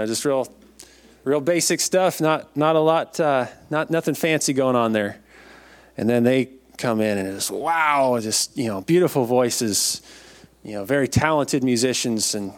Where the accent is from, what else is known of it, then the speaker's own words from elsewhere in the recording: Washington, United States; Growing up in Eastern Washington, there's a lot of small churches, a lot of home missions churches. And I was involved with them for most of my life growing up. My dad pastored a small church in Clealum.